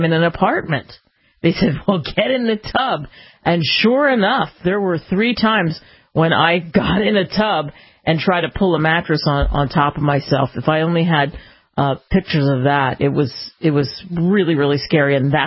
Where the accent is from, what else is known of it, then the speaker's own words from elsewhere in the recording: East Coast, United States; they knew I was from the East